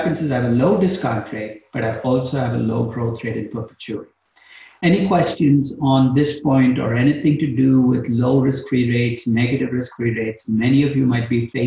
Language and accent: English; Chennai, Tamil Nadu, India; So this is actually a company in a city that I grew up in India called Chennai.